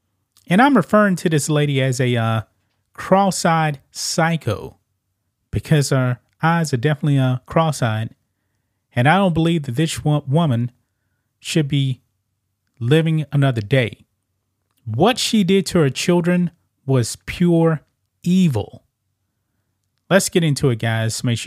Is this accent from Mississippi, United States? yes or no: no; Texas, United States; Now, me, growing up in Texas, living in Texas now, we do have the death penalty.